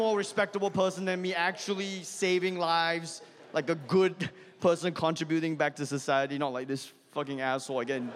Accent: Malaysia; we grew up in Malaysia, like, his family's like rubber tappers in Malaysia. Like, my aunts and uncles are still in Sitiel Wan in Malaysia right now

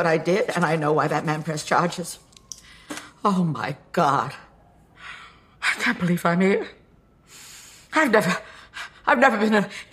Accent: New York City, New York, United States; Because I'm a New Yorker, and we always hated him.

